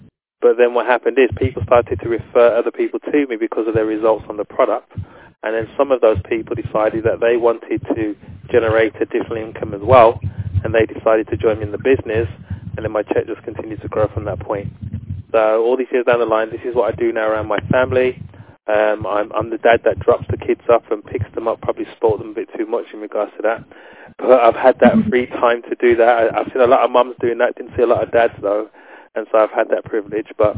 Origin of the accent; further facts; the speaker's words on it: Waltham Abbey, East of England, United Kingdom; I'm from Waltham Abbey in the UK.